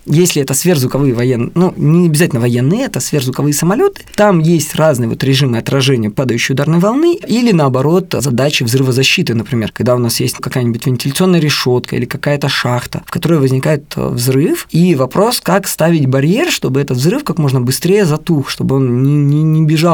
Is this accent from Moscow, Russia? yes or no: no; Berdsk, Novosibirsk Oblast, Russia; в моем родном городе Бердске, рядом с Новосибирском